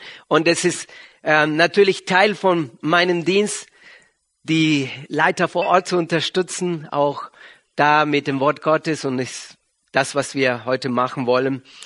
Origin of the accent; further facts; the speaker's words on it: Argentina; German is a second language; now in Germany; Wir kommen ursprünglich aus Argentinien, also wundert euch nicht über meinen Akzent. Wir sind aber schon sehr, sehr lange in Deutschland.